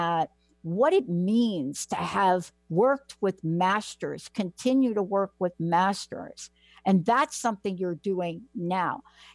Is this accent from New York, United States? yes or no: yes; New York, United States; myself growing up in New York, Cafe Wa